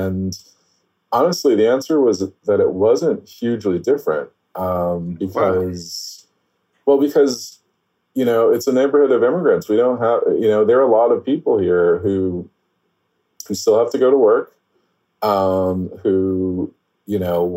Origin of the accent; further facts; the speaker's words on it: New York City, New York, United States; I grew up in Bed-Stuy, which is historically largely, Black American, but it's just across Atlantic Avenue from Crown Heights